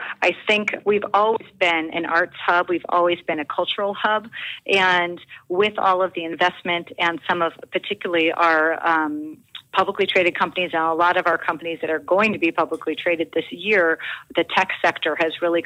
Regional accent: Oakland, California, United States; I'm from Oakland. Yeah, my family moved to Oakland when I was 5, and I've lived here most of my life.

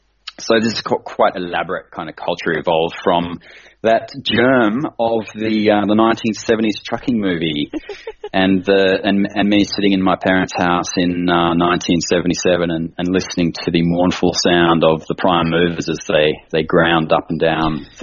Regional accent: Toowoomba, Queensland, Australia; I was a real aficionado when I was growing up in Toowoomba in the 70s and early 80s.

